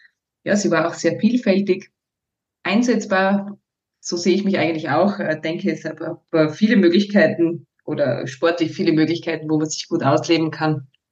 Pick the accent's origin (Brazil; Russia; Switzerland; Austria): Austria; Burgenland; Ich bin gebürtige Südburgenländerin, komme da ganz aus dem Grenzgebiet von Ungarn.